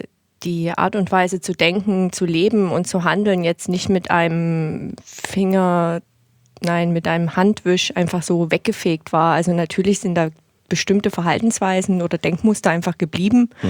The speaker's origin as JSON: {"language": "German", "region": "East Germany", "country": "Germany", "tie": "born there", "said": "Also ich bin halt in Ostdeutschland geboren, von daher habe ich natürlich viele Dinge mitgegeben bekommen, die wahrscheinlich ziemlich ostdeutsch sind."}